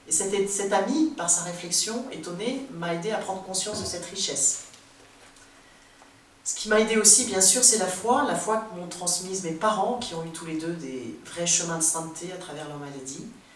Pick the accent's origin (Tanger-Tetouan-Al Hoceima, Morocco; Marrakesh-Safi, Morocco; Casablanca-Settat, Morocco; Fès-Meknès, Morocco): Casablanca-Settat, Morocco; Casablanca; j'ai aussi fêté vaillamment mes 60 ans dans ma ville natale, à Casablanca, entourée de famille et amis